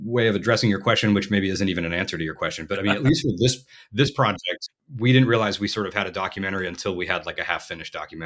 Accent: New England, United States; growing up in New England and, you know, you go to Martha's Vineyard to see where Jaws was filmed and stuff like that.

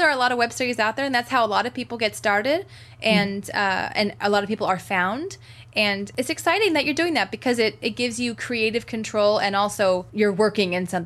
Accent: Ireland; Like, look, I worked on Outlander, and you're hot, and I'm Irish, so we need to talk.

